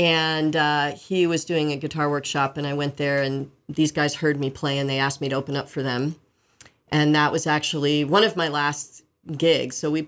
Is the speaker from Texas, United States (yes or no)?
no; New York, United States; also born or lived in Brooklyn; I was born in Brooklyn. Mm-hmm. Then I grew up outside the city in the suburbs, Westchester County in New York